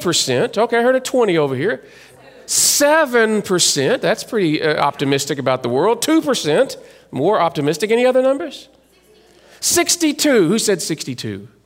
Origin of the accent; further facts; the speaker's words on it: Deep South, United States; I grew up in the Deep South, and in the Deep South, being a Baptist Protestant, we did not do a Christmas Eve service.